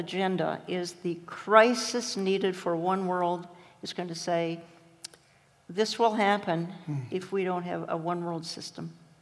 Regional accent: Minneapolis, Minnesota, United States; Because I come from Minneapolis.

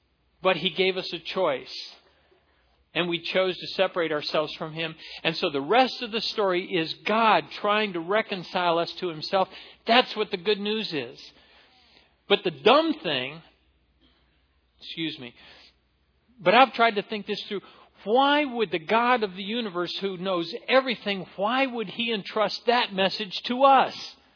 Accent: Ecuador; I grew up in South America and I have a red passport.

